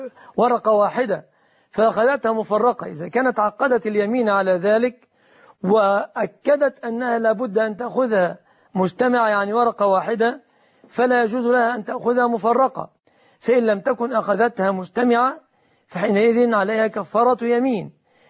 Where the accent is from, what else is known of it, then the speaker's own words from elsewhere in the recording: Egypt; بلادنا مصر، فبلادنا والحمد لله مسلمة